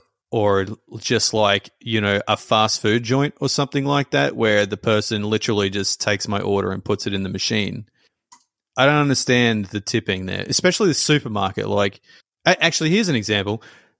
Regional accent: Australia; as an Australian

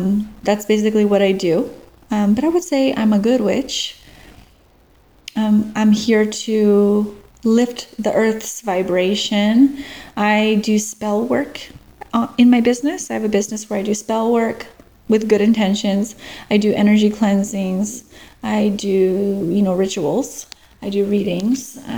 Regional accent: United States; So I am from the United States, but my soul is from a different dimension.

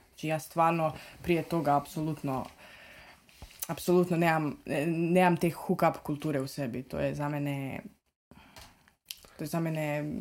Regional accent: Trbovlje, Zasavje, Slovenia; Odraščala sam u Sloveniji, cijelo svoje življenje. Mislim, rojena sam, ja, za Savje. Ja sam iz Trbova

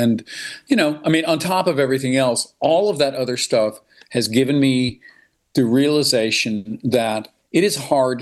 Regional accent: Winston-Salem, North Carolina, United States; It's absolutely part of the pantheon for all of us growing up in Winston-Salem.

